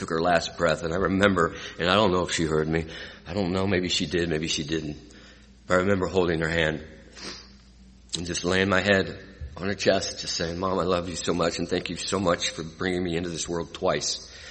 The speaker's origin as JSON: {"language": "English", "town": "Stockton", "region": "California", "country": "United States", "tie": "born or raised there", "said": "I grew up in Stockton, California. Anyone from California? Do you know Stockton? Yes, it's a good place to be from."}